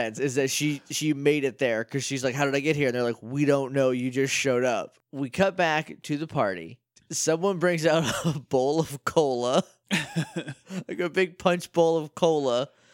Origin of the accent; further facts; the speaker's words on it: New Hampshire, United States; Maybe it's just because, like, I'm from New Hampshire and I'm worried about ticks.